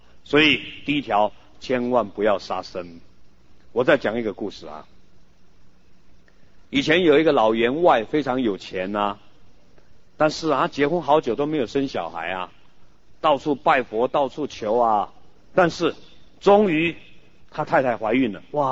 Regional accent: China; 所以我们中国人说，己所不欲勿施于人啊

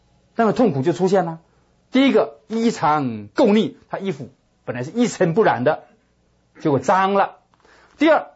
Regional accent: China; 此生不向今生度，更待何生度此生啊，何况我们是中国人。

